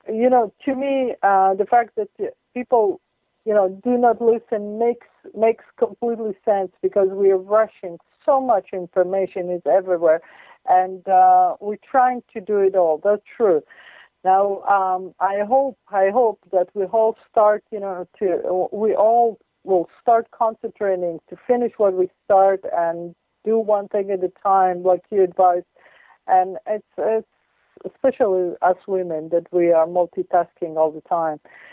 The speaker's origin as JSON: {"language": "English", "country": "Israel", "said": "with The Impossible Truth, and I'm from the Holy Land."}